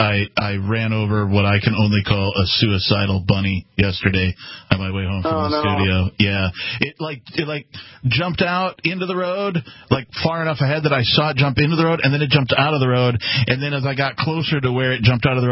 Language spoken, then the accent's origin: English; Wisconsin, United States; I grew up in Wisconsin, so I've, of course, hit a deer in my life and that kind of thing.